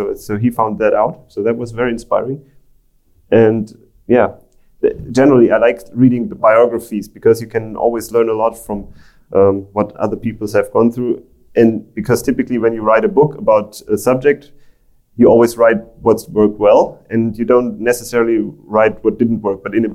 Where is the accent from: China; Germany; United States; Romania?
Germany; I'm from Germany